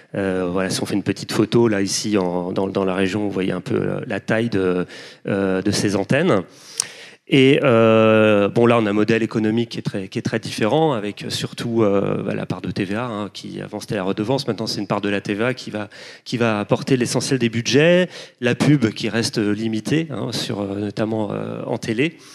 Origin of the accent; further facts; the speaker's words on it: Les Sables-d'Olonne, Pays de la Loire, France; born there; moi qui suis né au Sable d'Olonne